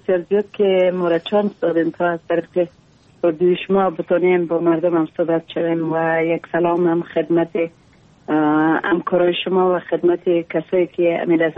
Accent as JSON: {"language": "Persian", "region": "Takhar", "country": "Afghanistan", "said": "با وجودی که مدودیت ها بسیار زیاد در ولایت ما وجود داره"}